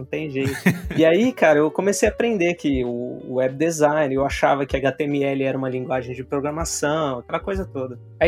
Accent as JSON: {"language": "Portuguese", "town": "Piraju", "region": "São Paulo", "country": "Brazil", "tie": "born or raised there", "said": "eu nasci no interior de São Paulo, uma cidade chamada Piraju, com 30 mil habitantes, né?"}